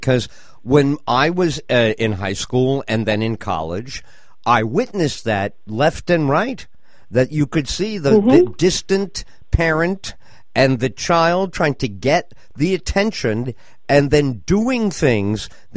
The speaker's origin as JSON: {"language": "English", "region": "New York", "country": "United States", "tie": "born or raised there", "said": "I grew up in New York in the 60s, and I want to change the world."}